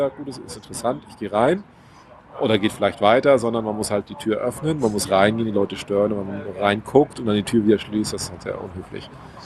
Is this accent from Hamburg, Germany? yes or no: yes; Hamburg, Germany; Das erste Mal 2008 auf dem Hannoveraner Barcamp gewesen, als Hamburger.